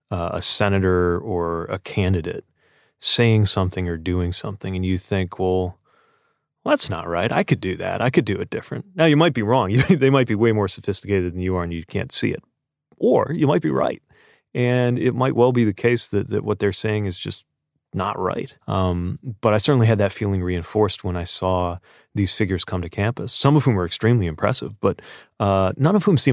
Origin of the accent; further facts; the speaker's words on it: South Bend, Indiana, United States; Lived in a neighborhood kind of in the middle of South Bend, close to a park where you would have as much as possible what you'd call a prototypical Midwestern kid's upbringing